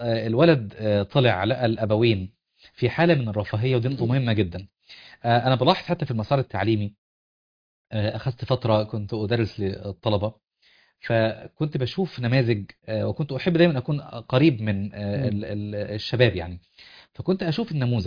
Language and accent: Arabic; Upper Egypt, Egypt; عندنا عندنا في الصعيد يا سيدنا